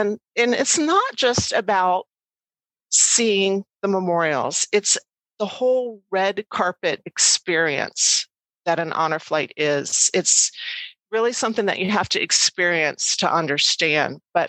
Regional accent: Alexandria, Virginia, United States; Yeah, I grew up in Alexandria. My dad worked at Andrews Air Force Base for 40 years.

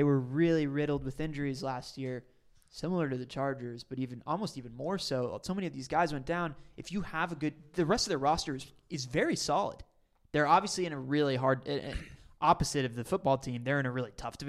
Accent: Dallas, Texas, United States; I mean, also because I'm from Dallas

